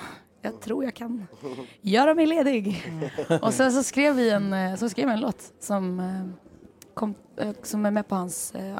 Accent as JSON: {"language": "Swedish", "country": "Sweden", "said": "som svensk så här, säger man klockan 10, då är man där 10:15 kanske."}